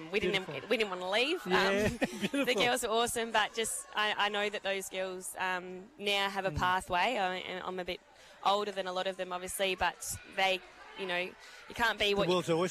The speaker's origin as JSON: {"language": "English", "town": "Mildura", "region": "Victoria", "country": "Australia", "tie": "born or raised there", "said": "I stem from Mildura, which is in the northwest of Victoria."}